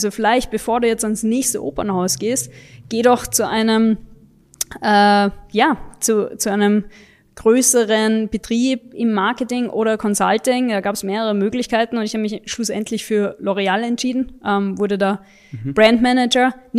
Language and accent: German; Vienna, Austria; Ich bin in Wien aufgewachsen.